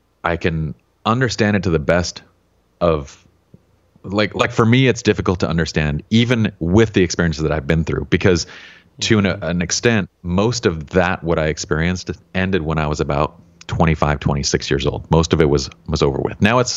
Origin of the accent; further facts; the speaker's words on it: Salt Lake City, Utah, United States; I grew up in Salt Lake City, which is in the 80s, it was one of the least diverse places you could possibly be.